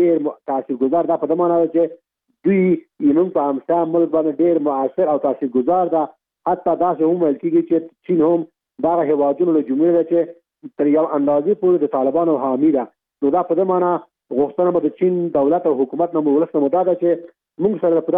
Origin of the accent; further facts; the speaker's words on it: Afghanistan; مونږ ټول افغانان یو، د دې وطن بچیانو، دا وطن په مونږ حق لري.